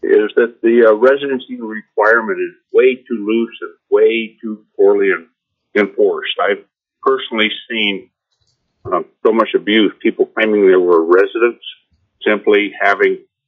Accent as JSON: {"language": "English", "town": "Talkeetna", "region": "Alaska", "country": "United States", "said": "I'm from Talkeetna, Alaska"}